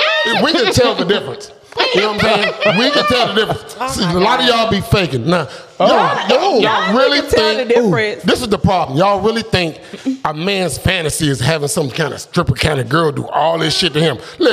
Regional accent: Cleveland, Ohio, United States; You know, I'm from Cleveland, Ohio.

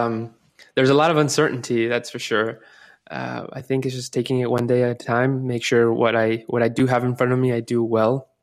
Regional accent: Florida, United States; now in New York, United States; Definitely. I was born here. I grew up in Florida. I came back 3 years ago

